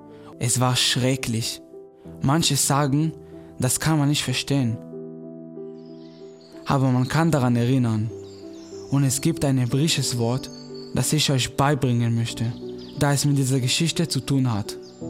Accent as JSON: {"language": "German", "country": "Israel", "tie": "born or raised there", "lives_now": "Hoffenheim, Germany", "said": "Ich komme aus Israel und habe dort meine Kindheit verbracht. Unter vielen Juden aufzuwachsen, war normal für mich. Aber als ich dann nach Hoffenheim kam, merkte ich, hier gibt es keine Juden."}